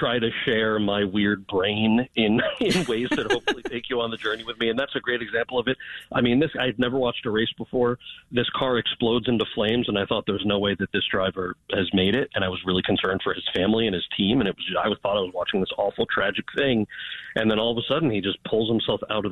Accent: New York, United States; Now, I grew up outside of New York City and didn't know anything about NASCAR

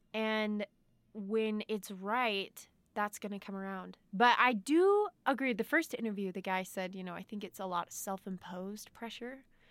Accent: Missouri, United States; Hey, yeah, no. I'm from Missouri, and the pickings are few, let me tell you.

